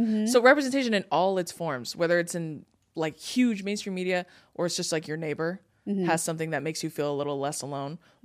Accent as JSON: {"language": "English", "town": "Santa Ana", "region": "California", "country": "United States", "tie": "born or raised there", "said": "because I grew up in Santa Ana. Like, I was born in Santa Ana, which is in Orange County"}